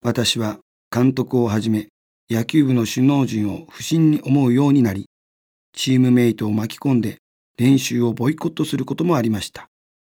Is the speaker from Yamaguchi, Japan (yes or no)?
yes; Yamaguchi, Japan; それから地元の山口県に帰り、小学校の教師をしている時に